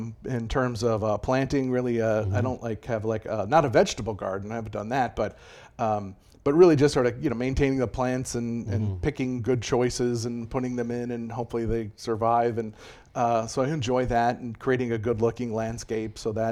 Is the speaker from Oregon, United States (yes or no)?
no; Texas, United States; also born or lived in St. Louis, United States / Boston, United States; I was born in St. Louis, Missouri, and then at 7 years old, moved to Texas and kind of been there, really.